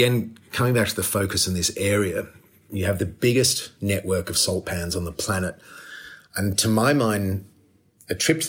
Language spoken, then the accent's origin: English; Australia; moved away as an adult; now in Africa; I grew up in Australia, but somehow never felt like I fit there.